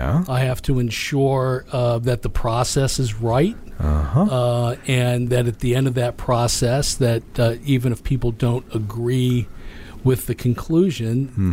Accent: Harrisburg, Pennsylvania, United States; I grew up in Harrisburg, Pennsylvania.

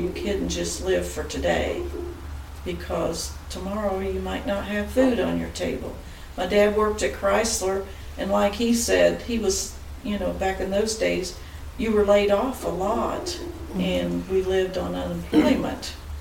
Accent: New Castle, Indiana, United States; also born or lived in Kentucky; I grew up probably in the same area he did in Kentucky till I was probably, I think, 8. And then we moved to Newcastle, Indiana. And then the rest of my growing up was there.

